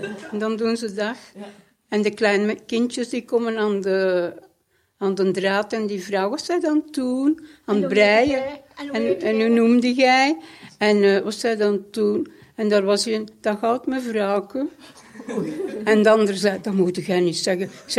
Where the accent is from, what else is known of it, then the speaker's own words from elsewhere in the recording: Bertem, Flemish Brabant, Belgium; Ja, dat ben ik. Geboren Bertemenaar.